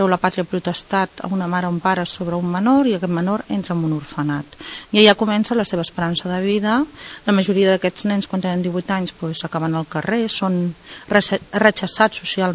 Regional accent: Catalonia, Spain; sóc catalana

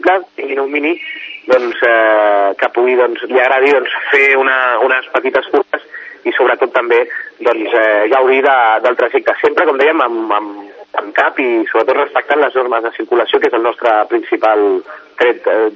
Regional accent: Sant Cugat del Vallès, Catalonia, Spain; els quatre membres doncs, fundadors d'aquest club som de Sant Cugat.

